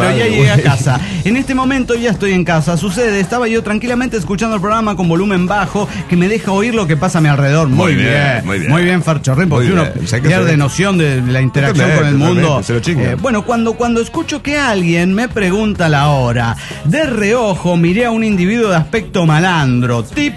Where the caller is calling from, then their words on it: Guadalajara, Jalisco, Mexico; Hola, ¿cómo están, amigos? Soy yo … de Guadalajara, Jalisco.